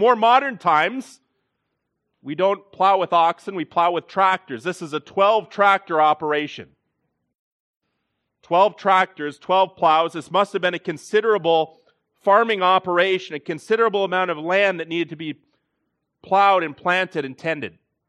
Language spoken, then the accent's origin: English; Welland, Ontario, Canada; thought I would be back in Welland, but here I am in Welland. The Lord providentially led me back to my hometown.